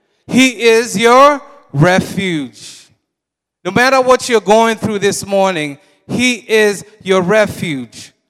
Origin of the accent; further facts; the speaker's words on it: Kenya; English is a second language; now in United States; I'm from Kenya. For those who probably don't know, you probably see my forehead. So you already know I'm not from around here.